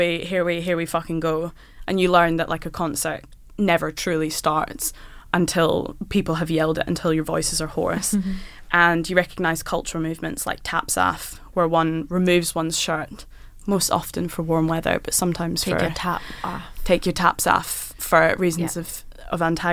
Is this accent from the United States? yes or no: no; New Zealand; So I unfortunately probably have a Glasgow Uni accent, which is basically a way of saying you grew up in Glasgow but you sound like a bit of a wanker, which I have from growing up in New Zealand